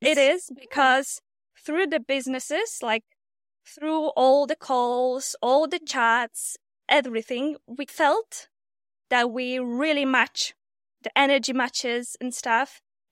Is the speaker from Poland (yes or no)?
yes; Poland; now in Indonesia; I'm from Poland. And I'm happily here in Bali.